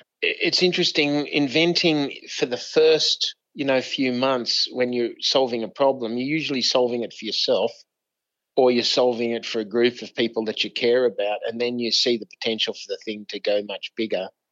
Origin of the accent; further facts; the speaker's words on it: Australia; as an Aussie